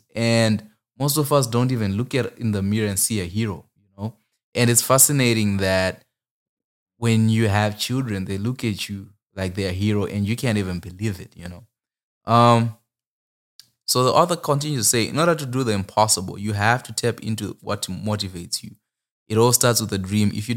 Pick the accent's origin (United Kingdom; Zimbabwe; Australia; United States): Zimbabwe; because I come from Zimbabwe originally